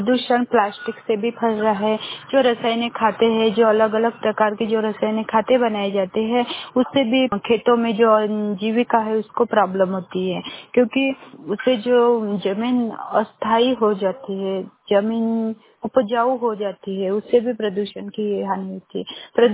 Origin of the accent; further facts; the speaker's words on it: Sausar, Madhya Pradesh, India; और मैं सौसर ब्लॉक से हूँ